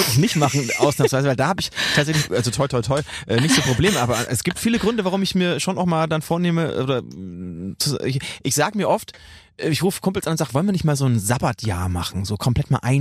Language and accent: German; Bavaria, Germany; now in Berlin, Germany; Ich komme ja aus Franken, da hat man sich zum Schafkopfen auch getroffen.